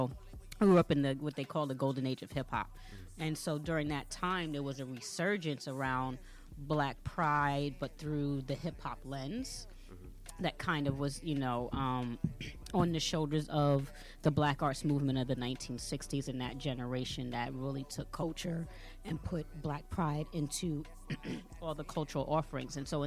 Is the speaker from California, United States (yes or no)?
no; New York City, New York, United States; born or raised there; also born or lived in Hempstead / Staten Island / the Bronx